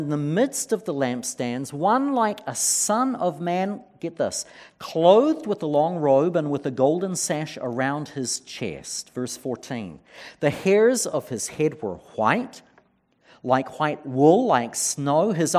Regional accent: New Zealand; I'm from New Zealand.

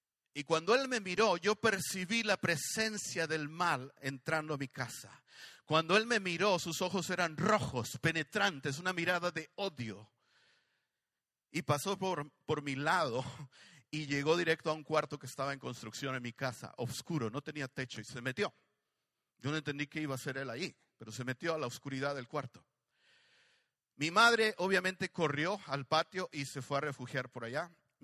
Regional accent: Monterrey, Nuevo León, Mexico; born there; hace años atrás en Monterrey, Nuevo León, México, donde yo nací.

